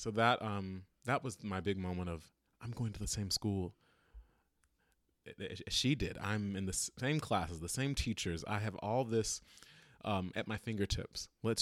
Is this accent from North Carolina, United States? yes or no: yes; Pinehurst, North Carolina, United States; I grew up in North Carolina in an area called Pinehurst.